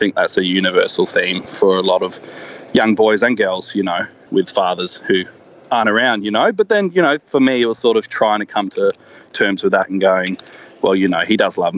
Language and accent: English; Alice Springs, Northern Territory, Australia; I was born in Alice Springs. I, you know, spent all of high school there